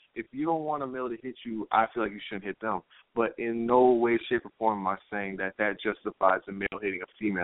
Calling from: Chicago, Illinois, United States; I'm calling from Chicago.

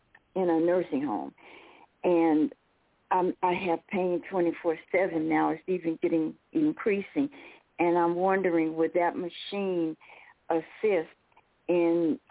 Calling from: Arizona, United States; I'm calling you from Arizona.

